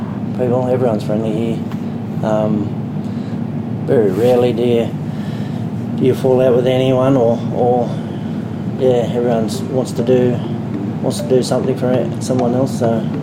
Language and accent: English; Warren, New South Wales, Australia; I was born and raised in Warren, a great place to grow up. It's a quiet country town, typical quiet country town.